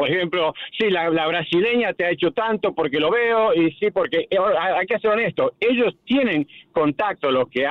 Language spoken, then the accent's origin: Spanish; Argentina; No, yo soy del país de Argentina, pero la provincia de Uruguay es otra cosa.